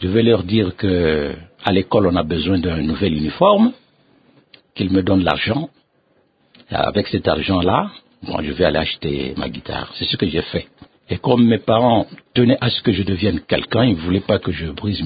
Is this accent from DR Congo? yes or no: yes; Kinshasa, DR Congo; J'ai tout fait ici à Kinshasa. J'ai été à l'école ici. J'ai commencé mon école primaire, secondaire. J'ai commencé ma vie professionnelle ici à Kinshasa.